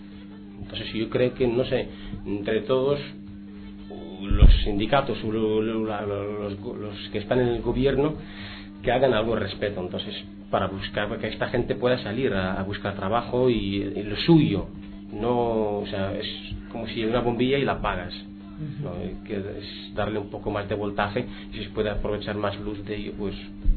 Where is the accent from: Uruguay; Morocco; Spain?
Morocco; Y yo soy marroquí y nunca he visto el Sáhara.